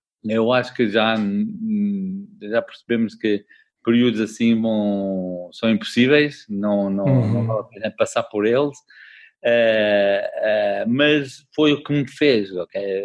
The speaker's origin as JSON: {"language": "Portuguese", "country": "South Africa", "tie": "born or raised there", "said": "Então, eu nasci na África do Sul, um país naquele momento quando eu nasci e cresci, estava a passar um período difícil"}